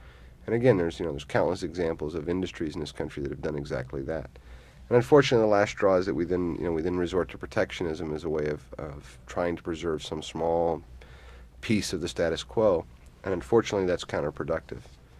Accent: Detroit, Michigan, United States; I come from Detroit

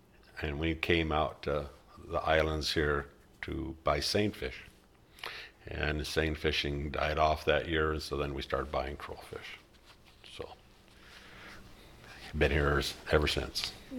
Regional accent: Juneau, Alaska, United States; I was born in Juneau, May 28, 1952, and raised there. My father worked at Juneau Coal Storage, so I grew up in the fish business

